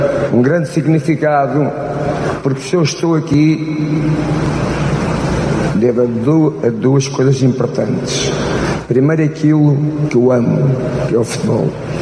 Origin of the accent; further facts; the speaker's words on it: Portugal; now in Rio de Janeiro, Brazil; Eu como português, e hoje como cidadão carioca, antes de ser cidadão carioca, eu já era um cidadão brasileiro.